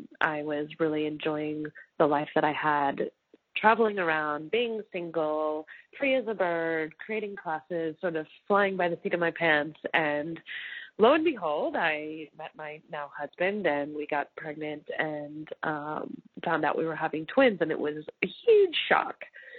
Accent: United States; moved away as an adult; now in Australia; I'm living now in the Sunshine Coast of Australia, although I am American. I've moved here 3 years ago to start a family.

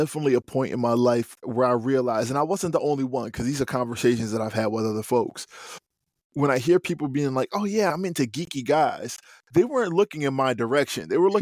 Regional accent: New Jersey, United States; also born or lived in Brooklyn; But I'm a Jersey boy.

